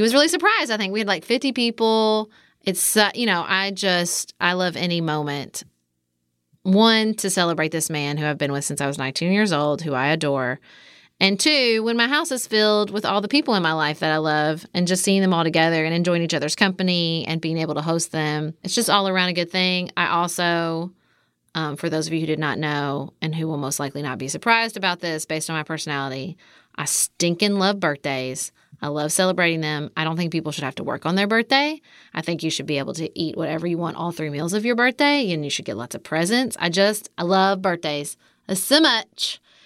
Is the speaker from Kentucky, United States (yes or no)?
yes; Kentucky, United States; accent: Southern; People would say things to me about being a Southerner, about being Kentucky, that they would never say about someone of a different ethnicity or race.